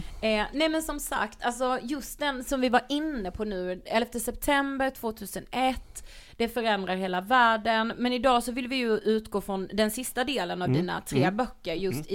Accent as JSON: {"language": "Swedish", "region": "Blekinge", "country": "Sweden", "said": "Nästan våra hemtrakter, vi är från Blekinge."}